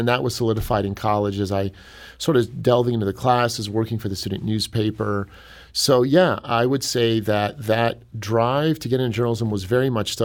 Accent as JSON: {"language": "English", "town": "Cleveland", "region": "Ohio", "country": "United States", "tie": "born or raised there", "lives_now": "St. Louis, United States", "said": "I'm from Cleveland originally. St. Louis and Cleveland, very, very similar communities, very similar atmospheres and vibes."}